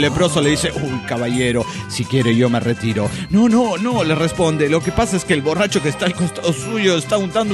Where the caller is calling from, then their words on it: Dallas, Texas, United States; de Dallas, Texas.